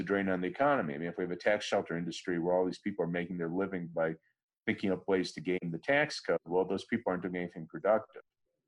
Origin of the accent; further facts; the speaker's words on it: Chicago, Illinois, United States; Yeah, well, I grew up in Chicago under the Daley machine, so I always had a sense politics was kind of corrupt